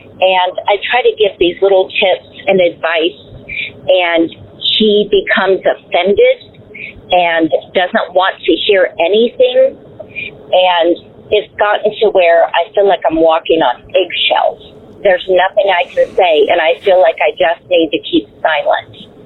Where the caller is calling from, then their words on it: Albuquerque, New Mexico, United States; I'm from Albuquerque.